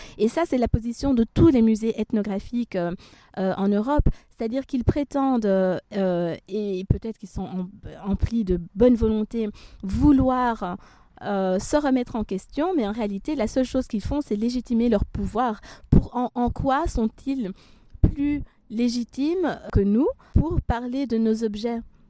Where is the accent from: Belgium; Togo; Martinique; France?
Belgium; Je suis Belge.